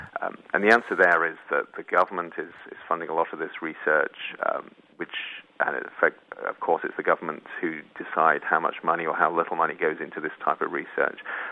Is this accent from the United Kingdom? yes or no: yes; United Kingdom; I always find this fun being a European. I come from Britain